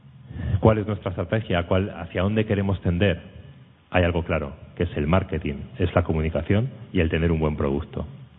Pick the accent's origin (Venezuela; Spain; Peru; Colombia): Spain; León, Castile and León; de hecho yo soy de León, vivo en León